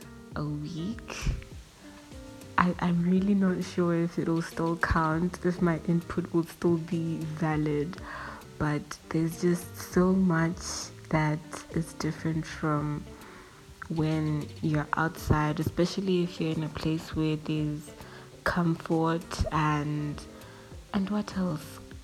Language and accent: English; Botswana; Like where I grew up, I was used to the life there in Botswana